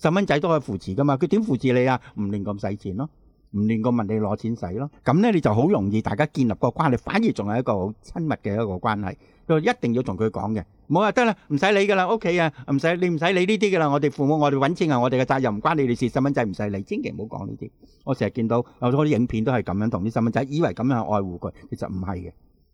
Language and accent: Cantonese; Guangdong, China; accent: Cantonese; 我哋广东话就系食父母，系咪？